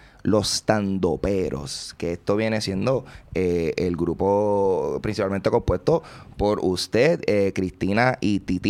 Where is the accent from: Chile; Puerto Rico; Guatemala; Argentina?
Puerto Rico; nosotros que somos puertorriqueños